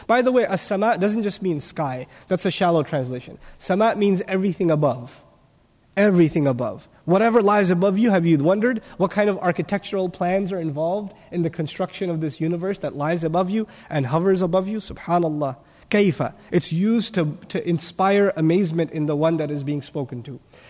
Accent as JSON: {"language": "English", "region": "New York", "country": "United States", "said": "I come from New York. Our masjids are very small, right?"}